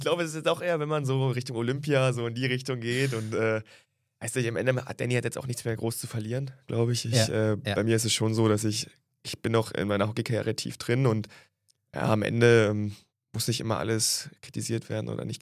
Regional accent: Weißwasser, Saxony, Germany; also born or lived in Bad Muskau / Dresden; now in Bietigheim, Germany; Ich bin ursprünglich aus dem tiefsten Osten, polnische Grenze, bin geboren in Bad Muskau, komme eigentlich aus der Nähe, aus Weißwasser und ja, bin dann über eine größere Station mittlerweile in Bietigheim gelandet. Ich war lange in Dresden und jetzt bin ich hier in Bietigheim

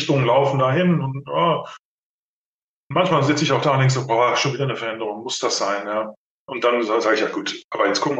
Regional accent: Bensheim, Hesse, Germany; Ich bin ja so ein Landei. Ich komme aus Bensheim und fahre mit dem Auto, weil ich nämlich hier Güterzug fahre.

